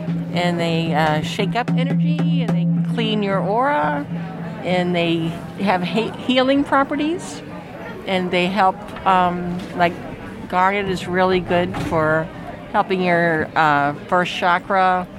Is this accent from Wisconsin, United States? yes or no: no; Virginia, United States; I'm Monacan Indian from Virginia, the Blue Ridge Mountains.